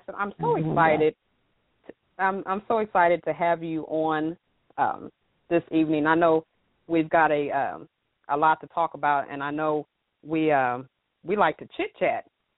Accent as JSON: {"language": "English", "region": "the South", "country": "United States", "said": "because I'm country and I'm from the South, kind of mid South, and I get called country all the time"}